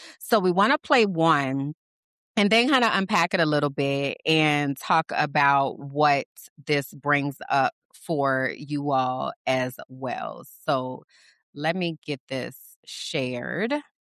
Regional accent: New Orleans, Louisiana, United States; moved away as an adult; So I'm from New Orleans and the Saints are our team.

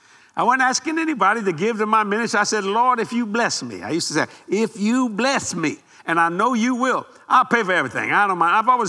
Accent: Louisiana, United States; because I was raised very poor in South Louisiana.

